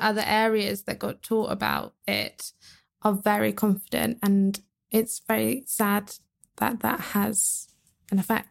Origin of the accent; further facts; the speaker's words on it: South East England, United Kingdom; I grew up in Buckinghamshire, which is a very privileged area.